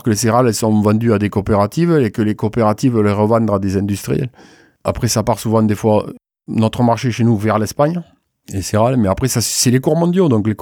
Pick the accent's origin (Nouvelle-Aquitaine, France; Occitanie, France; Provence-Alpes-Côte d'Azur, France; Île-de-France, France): Occitanie, France; Carbonne; Enfin, chez nous, à Carbone, quoi.